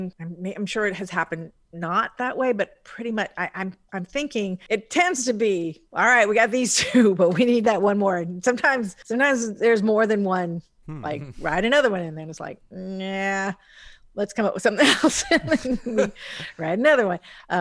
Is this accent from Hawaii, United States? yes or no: yes; Hawaii, United States; And I'm from Hawaii.